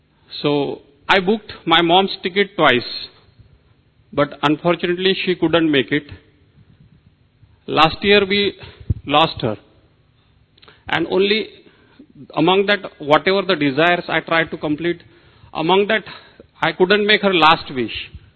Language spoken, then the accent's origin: English; Pune, Maharashtra, India; I am from Pune.